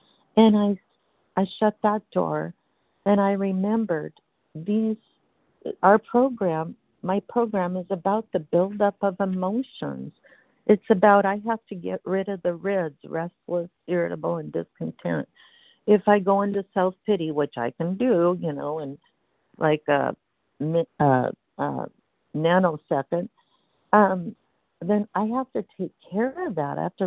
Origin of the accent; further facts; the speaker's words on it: Washington, United States; I'm from Washington State, recovered compulsive overeater, sugar addict.